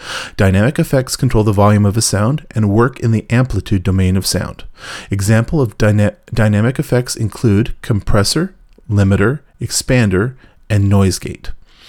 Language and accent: English; San Francisco, California, United States; from the East Bay area of San Francisco, California.